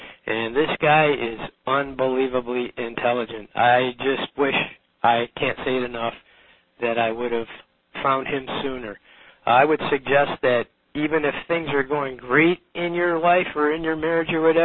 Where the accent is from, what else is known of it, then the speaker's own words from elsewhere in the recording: Rochester, New York, United States; I'm from Rochester, New York.